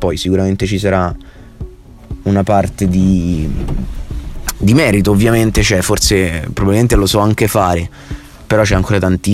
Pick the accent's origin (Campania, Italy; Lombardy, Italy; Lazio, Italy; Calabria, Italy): Lazio, Italy; Rome; Ho 22 anni e vengo da Roma.